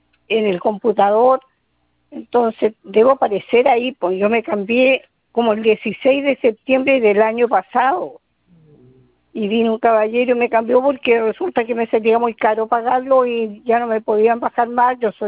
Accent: Quilpué, Valparaíso, Chile; yo soy de Quilpué, no sé dónde está en Viña, porque a lo mejor Quilpué, no sé, vale cabrita.

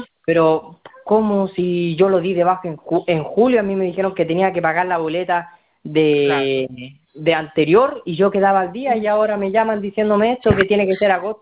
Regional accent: Petorca, Valparaíso, Chile; yo soy de Petorca.

